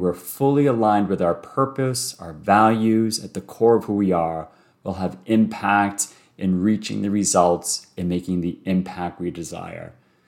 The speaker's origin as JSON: {"language": "English", "town": "Boston", "region": "Massachusetts", "country": "United States", "tie": "born or raised there", "also_born_or_lived": "New York City", "moved": "as an adult", "lives_now": "Toronto, Canada", "said": "So I've been in Toronto 10 years, moved here from New York City. And before that, I was born and raised in Boston and was a Catholic priest in Boston for 8 years."}